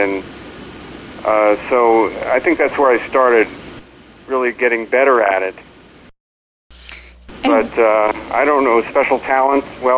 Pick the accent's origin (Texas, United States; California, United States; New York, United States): New York, United States; Long Island; I grew up in Long Island, New York area, and my parents were concerned with my vision, so they took me to what was called a world-class eye doctor in Manhattan